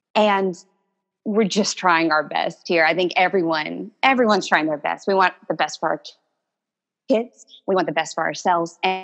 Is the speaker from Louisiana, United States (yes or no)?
yes; Louisiana, United States; born there; accent: Cajun; now in Houston, United States; You certainly did. Yes, I was born in Louisiana. I'm very proud Cajun and love sharing that with my children.